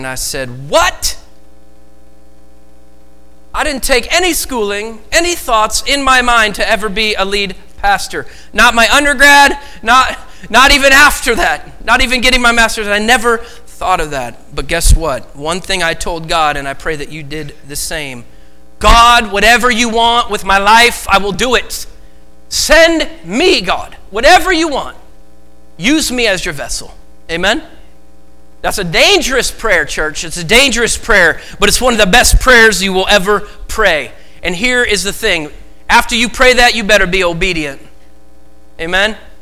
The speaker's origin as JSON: {"language": "English", "region": "Oregon", "country": "United States", "tie": "born or raised there", "said": "I'm thankful to be raised in, I was raised in Oregon with a family that had zero prejudice in their heart."}